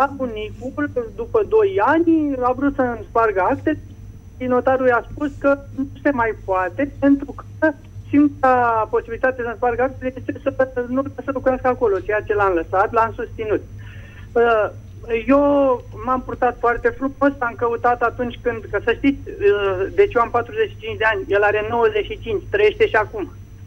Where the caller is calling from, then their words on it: Dolj, Romania; din Dolj și apreciez foarte mult lucrarea